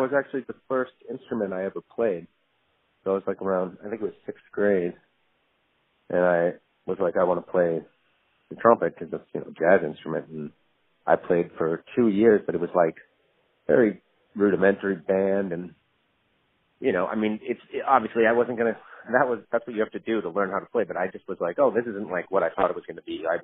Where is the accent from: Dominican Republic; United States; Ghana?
United States; Weymouth, Massachusetts; also born or lived in Virginia; I mean, that's growing up on the South Shore in Weymouth.